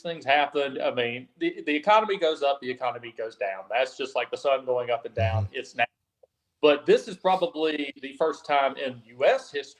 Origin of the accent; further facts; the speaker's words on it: North Carolina, United States; Yeah, still in my home state of North Carolina, here in the foothills of the Blue Ridge Mountains.